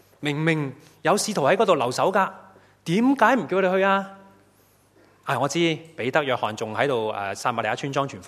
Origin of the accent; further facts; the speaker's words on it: Hong Kong; 我们香港人又很厉害，刚才讲完我们会做可行性报告